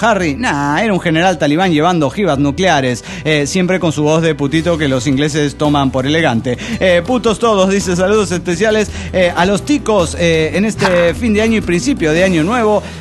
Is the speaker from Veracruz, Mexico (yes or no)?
no; Guanajuato, Mexico; born there; Yo digo feliz año porque nací en Guanajuato.